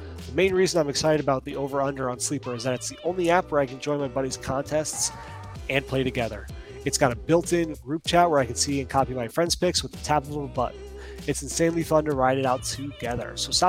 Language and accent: English; Denver, Colorado, United States; also born or lived in Texas; I grew up in Denver, you know, so I got used to it. Just from, you know, going from to living in Texas and then back to Colorado, it takes you a couple days